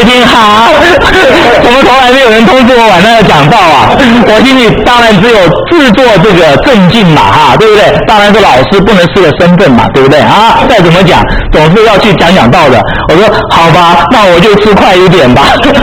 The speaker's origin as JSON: {"language": "Chinese", "country": "Taiwan", "tie": "born there", "said": "当然我在台湾出生，我们是南北合，"}